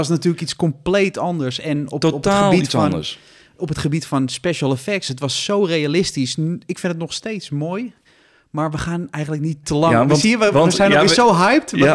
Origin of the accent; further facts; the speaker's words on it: Haarlem, North Holland, Netherlands; Ik kom uit Haarlem.